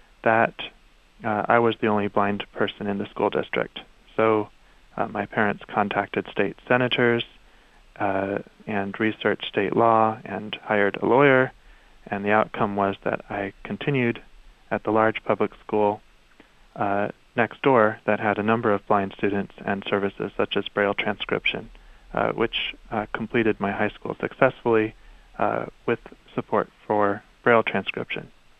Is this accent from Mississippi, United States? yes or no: no; Ralston, Nebraska, United States; I grew up outside of Omaha, Nebraska, in a city called Ralston.